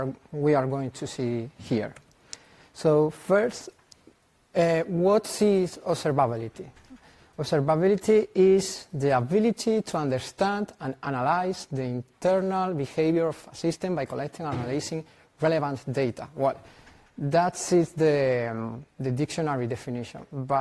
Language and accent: English; Madrid, Community of Madrid, Spain; I come from Madrid, Spain